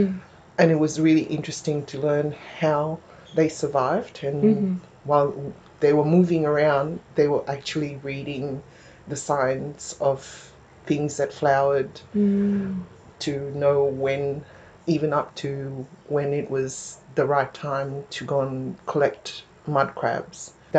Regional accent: Fiji; moved away; but I took it for granted growing up in Fiji

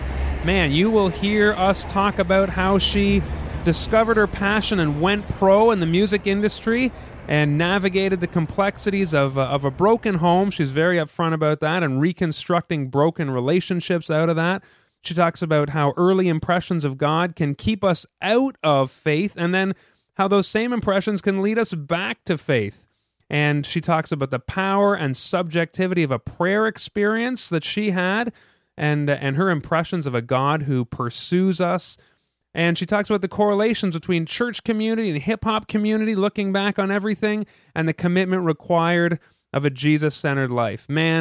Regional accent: Ottawa, Ontario, Canada; So growing up in Ottawa, that's cool. That's a thing we have in common.

